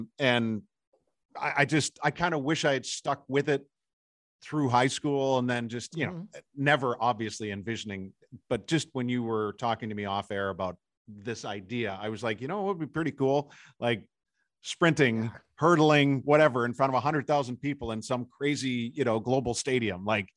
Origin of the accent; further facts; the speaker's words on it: Whitby, Ontario, Canada; Whitby, you know, where I grew up in Ontario